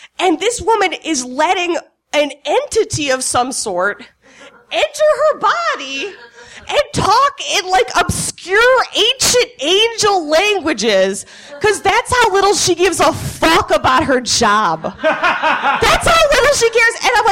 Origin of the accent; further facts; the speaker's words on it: Ohio, United States; I'm from Ohio, and I went home for, like, an extended period of time over Christmas.